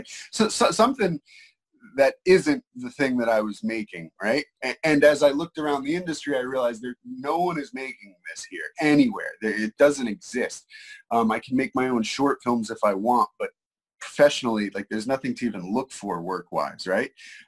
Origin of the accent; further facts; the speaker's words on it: New York, United States; I'm from New York, so when I graduated high school, I went down to the Delaware College of Art and Design, DCAD, for 2 years, and then back up to New York for Pratt Institute